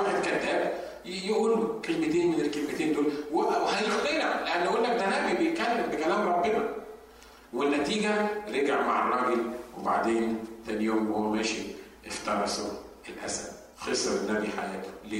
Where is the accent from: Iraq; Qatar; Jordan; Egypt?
Egypt; احنا عندنا في مصر قسم في البوليس